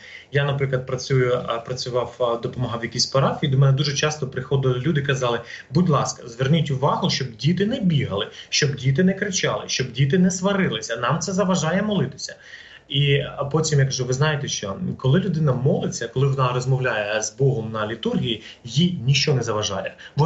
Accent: Zhytomyr, Zhytomyr Oblast, Ukraine; now in Lviv, Ukraine; я сам з Житомира родом походжу, а в останні роки був в Африці, був в Америці, в Італії

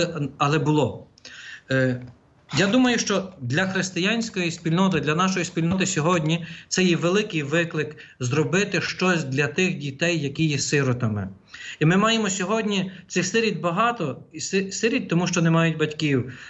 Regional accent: Ivano-Frankivsk, Ivano-Frankivsk Oblast, Ukraine; я є родом з Івано-Франківська

